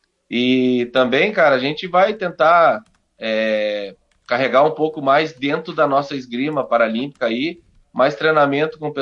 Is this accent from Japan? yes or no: no; Barros Cassal, Rio Grande do Sul, Brazil; sou natural de Barros Cassal. Cheguei agora ontem em Barros Cassal.